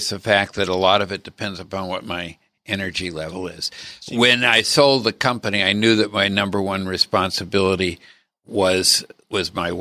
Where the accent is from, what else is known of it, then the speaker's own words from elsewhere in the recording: Boston, Massachusetts, United States; the fact that I grew up in Boston was relevant to having some sense of entrepreneurial activity.